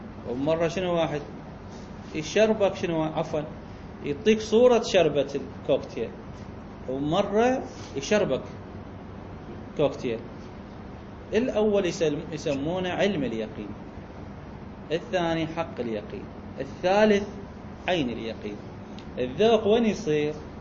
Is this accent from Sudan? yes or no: no; Iraq; بس مثلا أكلة الآن ما موجودة عندنا بالعراق